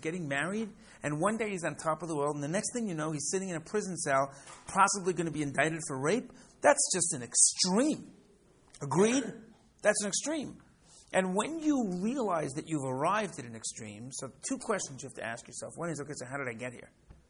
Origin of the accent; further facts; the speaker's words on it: Israel; now in Florida, United States; We're here in Florida. We come from Israel.